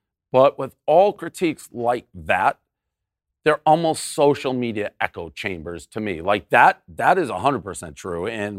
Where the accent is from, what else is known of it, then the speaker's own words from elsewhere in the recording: Boston, Massachusetts, United States; I'm from Boston. I'm a Patriot fan, diehard Patriot fan, diehard Tom Brady fan.